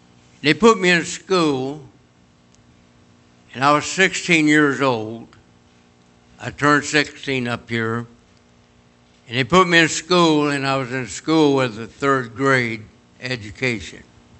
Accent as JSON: {"language": "English", "region": "Kentucky", "country": "United States", "said": "I'm from Kentucky. I didn't know anything but the Army."}